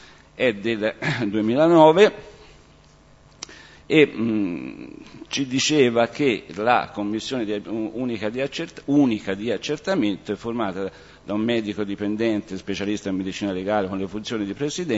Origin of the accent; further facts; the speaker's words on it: Siena, Tuscany, Italy; Intanto da Senese, Senese delle Lastre, come si dice noi